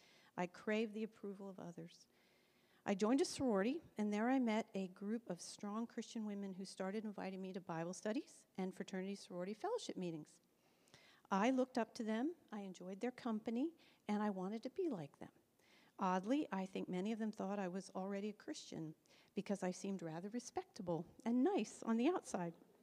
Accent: Virginia, United States; I was born and raised in Virginia, just outside Washington, D.C.

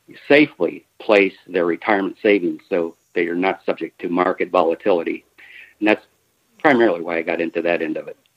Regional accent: Dearborn, Michigan, United States; born there; I was born down in Dearborn.

